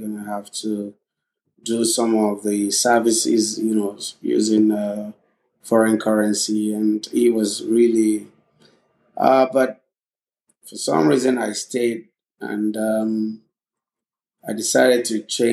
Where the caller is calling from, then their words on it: Lagos, Nigeria; Well, I'm speaking from Lagos, Nigeria.